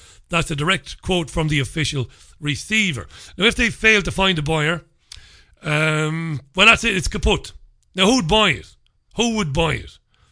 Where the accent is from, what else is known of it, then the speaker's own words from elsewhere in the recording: Waterford, Munster, Ireland; Now, I'm a working class boy. I come from Ballybeg in Waterford City.